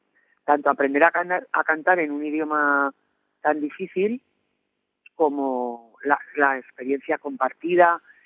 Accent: Aragon, Spain; de ahí de mi tierra, en el Pirineo de Huesca

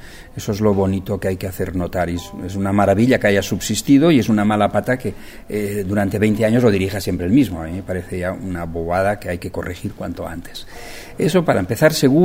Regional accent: Aielo de Malferit, Valencian Community, Spain; me llamaron de mi pueblo, yo soy de Aielo de Malferit

